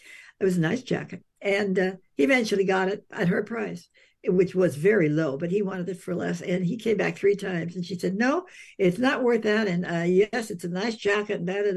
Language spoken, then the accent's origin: English; Napa, California, United States; when I was a very little girl, I was born here in Napa.